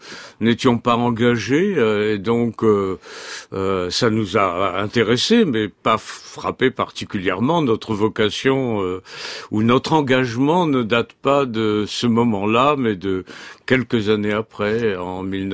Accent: Paris, Île-de-France, France; also born or lived in Bucharest, Romania; Moi, j'y vis depuis pratiquement ma naissance. Je suis né à Bucarest, mais mes parents sont installés à la Porte de Saint-Cloud en 1936. Et j'avais un an. Et donc, depuis, je suis à la Porte de Saint-Cloud.

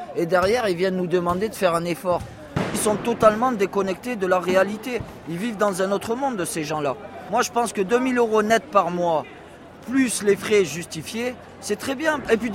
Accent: Lunel, Occitanie, France; Du sud, Lunel, Marcillargues et Margues, à côté de Nîmes.

